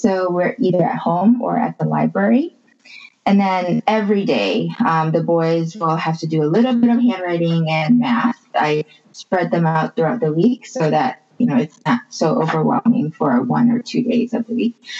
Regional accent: Malaysia; also born or lived in Tahiti / Indonesia; I am a pastor's wife. I was born and raised mostly in Malaysia, though for some years my parents were missionaries in Tahiti and Indonesia. So I just kind of grew up all over the place with a lot of moving around.

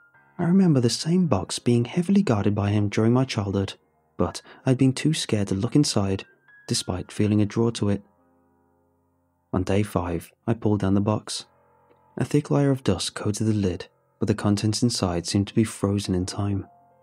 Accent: Pasadena, California, United States; I grew up in Pasadena, California, back in the 1980s.

